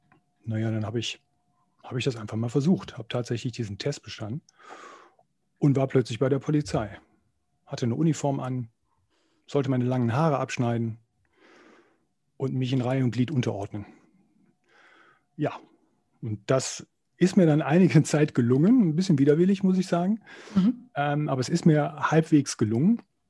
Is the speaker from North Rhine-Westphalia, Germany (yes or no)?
yes; Wuppertal, North Rhine-Westphalia, Germany; moved away as an adult; now in Cologne, Germany; Naja, also mittlerweile lebe ich in Köln. Mhm. Ich bin so Mitte 20 von Wuppertal nach Köln gezogen im Rahmen des Sportstudiums. Und ja, ich muss sagen, ich fühle mich mittlerweile mehr als Kölner, denn als Wuppertaler.